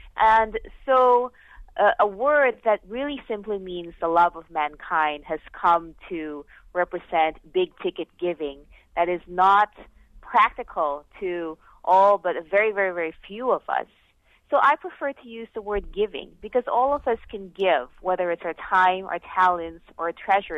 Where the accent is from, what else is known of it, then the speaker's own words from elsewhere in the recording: Philippines; because I grew up in the Philippines, that there was a lot of poverty all around.